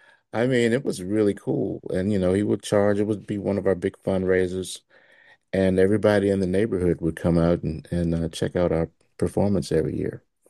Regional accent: Memphis, Tennessee, United States; born there; Well, I was born in Memphis, Tennessee.

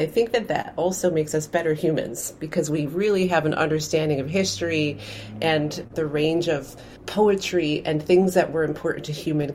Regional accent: United States; especially as an American teacher, I think that that's a really important responsibility

